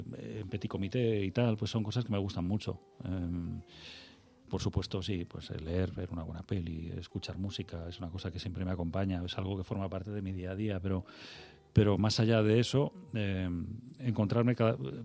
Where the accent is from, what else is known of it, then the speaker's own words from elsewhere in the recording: Madrid, Community of Madrid, Spain; also born or lived in France / Vigo; Me crié entre Madrid y Vigo. Uh-huh. Mi familia, buena parte, la mitad de mi familia somos gallegos.